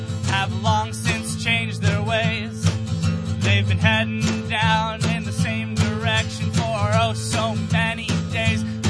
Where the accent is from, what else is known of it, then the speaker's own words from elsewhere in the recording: Downey, California, United States; We're heading out on our first tour ever in August, and we're from Downey, California.